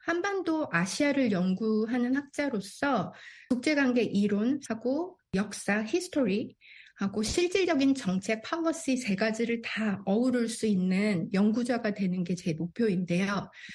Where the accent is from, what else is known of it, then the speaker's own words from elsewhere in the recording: South Korea; 제가 한국에서 태어나고 자랐기 때문에